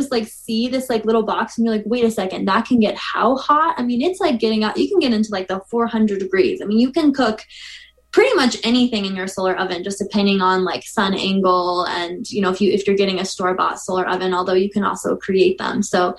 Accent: Quincy, United States; I mean, well, I grew up in Quincy, and I actually, as a little kid, I went to the solar cook-off with my parents.

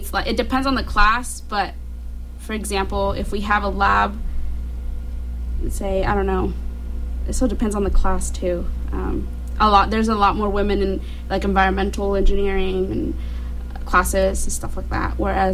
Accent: Santa Maria, California, United States; I identify as Hispanic or Latina. I grew up in Santa Barbara County as well.

